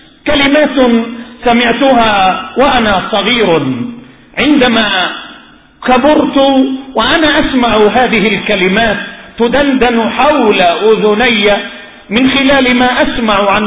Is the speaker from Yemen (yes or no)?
yes; Yemen; نحن وجميع أبناء اليمن